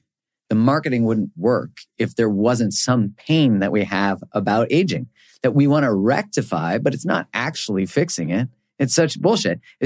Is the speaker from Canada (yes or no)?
yes; Canada; I mean, I'm from Canada